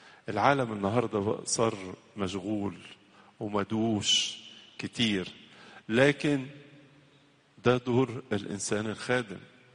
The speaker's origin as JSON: {"language": "Arabic", "country": "Egypt", "said": "أو عندنا في مصر هنا في لهجات كتيرة"}